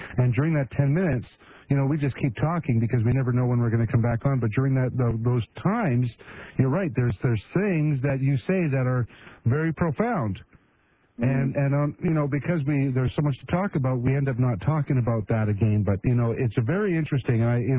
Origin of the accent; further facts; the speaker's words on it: Canada; now in United States; you know that I'm Canadian and I moved down here and I'm waiting for my right to vote